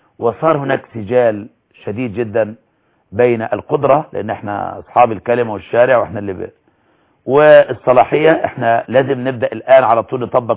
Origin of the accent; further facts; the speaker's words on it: Egypt; حتى ليثيروا العلماء عندنا في مصر